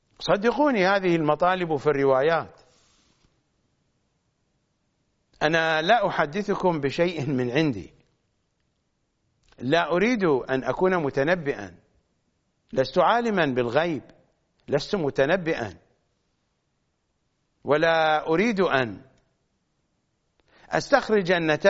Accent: Iraq; منذ صغرنا ونحن نعيش في العراق ولسنا في العراق

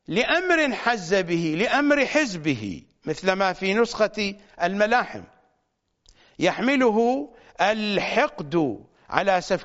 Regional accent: Iraq; إنها المنطقة المقدسة عندنا في العراق، ما بين النجف وكربلاء والكوفة

